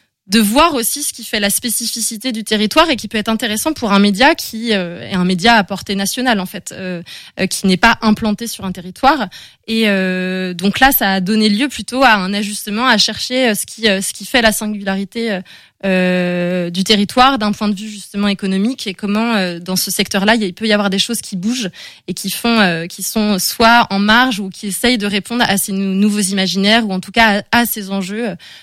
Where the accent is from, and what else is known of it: Le Fief-Sauvin, Pays de la Loire, France; born or raised there